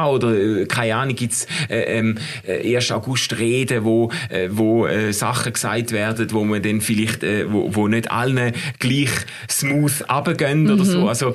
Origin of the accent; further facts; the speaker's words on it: Switzerland; ich bin noch mit dem Stolz aufgewachsen, Gott sei Dank bin ich Schweizer, darf ich in der Schweiz geboren sein und nicht in Deutschland und nicht in Frankreich und nicht in Italien.